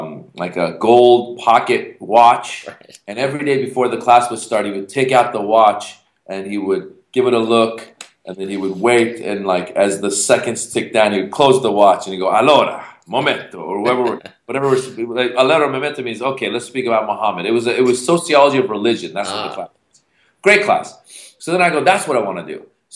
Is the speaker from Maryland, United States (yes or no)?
no; California, United States; It's funny because I grew up in Marin County, where everyone they're well off, but they're very casual.